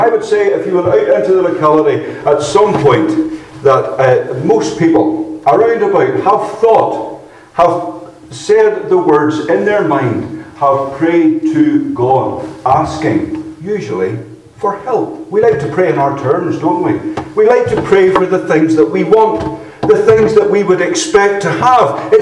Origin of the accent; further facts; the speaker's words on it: Northern Ireland, United Kingdom; accent: Irish; moved away as an adult; now in Dunfermline, United Kingdom; I was born and raised in Northern Ireland. I moved across here in 2001 when my wife and I got married. So I have been here nearly 16 years now, but I still haven't lost the Irish accent.